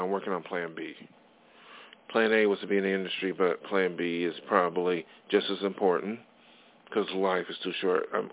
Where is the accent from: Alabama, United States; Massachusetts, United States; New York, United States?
New York, United States; Buffalo; now in Los Angeles, United States; Just like I came from Buffalo, New York to L.A., I was like, there's no way I can make it on Buffalo.